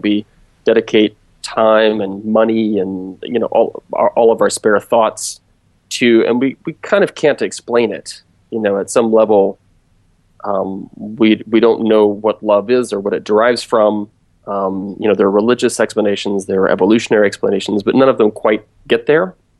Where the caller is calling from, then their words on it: San Francisco, California, United States; San Francisco, which is where I'm from, or where I live, I should say.